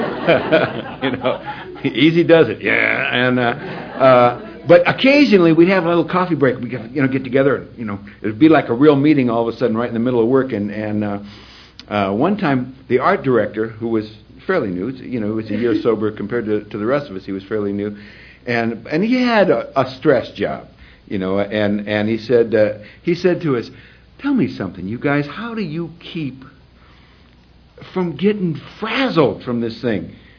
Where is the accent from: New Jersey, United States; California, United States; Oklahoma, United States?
California, United States; Tujunga; I'm from Tujunga, California.